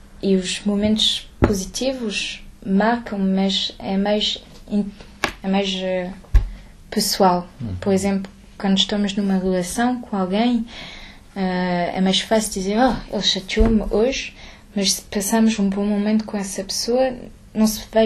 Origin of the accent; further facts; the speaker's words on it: Portugal; now in Paris, France; eu vivo em Paris, mexe-se muito culturalmente e encontramos muitas pessoas. E como sou também português, as duas.